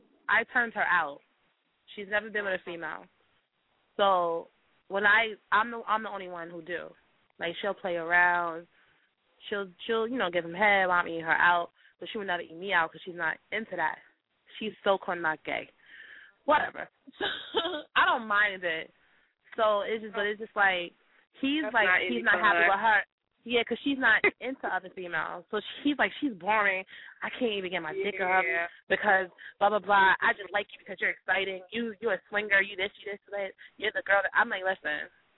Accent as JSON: {"language": "English", "town": "Long Island", "region": "New York", "country": "United States", "tie": "born or raised there", "said": "I love New York. I mean, born and raised here. I was born and raised in Long Island, though, but I just always was in the city."}